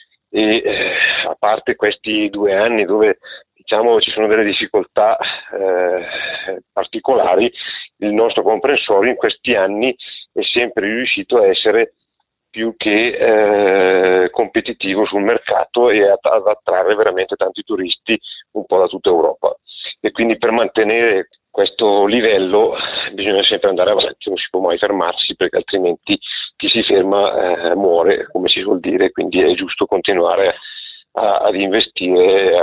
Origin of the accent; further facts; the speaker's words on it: Vezza d'Oglio, Lombardy, Italy; Ricordiamoci che io sono nato e sono cresciuto a Vezza d'Oglio